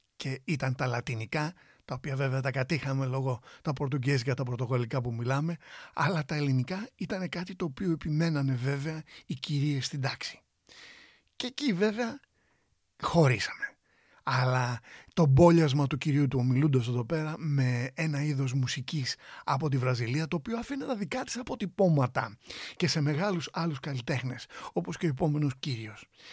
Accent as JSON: {"language": "Greek", "country": "Greece", "said": "όταν ξαφνικά έμαθε ότι είμαι από Ελλάδα, μου μίλησε ελληνικά."}